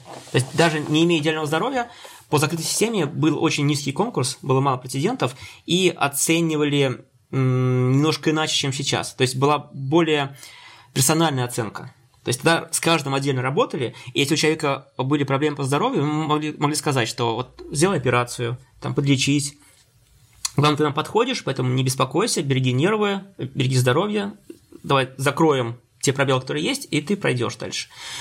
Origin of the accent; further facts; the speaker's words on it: Penza, Penza Oblast, Russia; Но я учился в родном городе, Пенза, в технологическом институте местном.